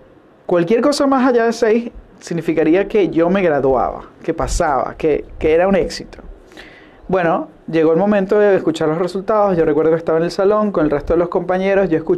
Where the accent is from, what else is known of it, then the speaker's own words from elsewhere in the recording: Venezuela; La cultura latinoamericana, y en este caso donde yo crecí en Venezuela, tiene mucho de eso